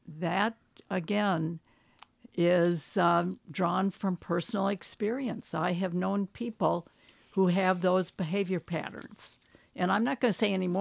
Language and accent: English; Rhinelander, Wisconsin, United States; those people are distilled from memories I have from growing up in Rhinelander.